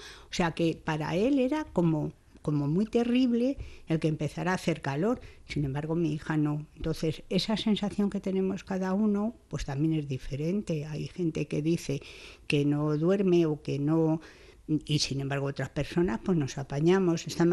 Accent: Madrid, Community of Madrid, Spain; yo soy madrileña, creo que ya lo he dicho alguna vez, y hasta hace 20 años o algo así que compré aquí la casa, yo siempre estaba en Madrid.

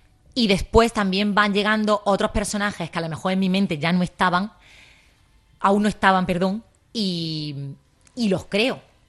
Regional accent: Balanegra, Andalusia, Spain; Yo soy de Balanegra y el libro me llegó allí. Yo tengo un negocio en Balanegra, a mi local.

